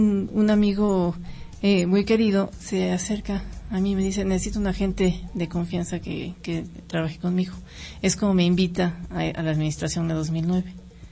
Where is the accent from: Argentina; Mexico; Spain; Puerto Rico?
Mexico; Pachuca, Hidalgo; born there; Yo nací en Pachuca.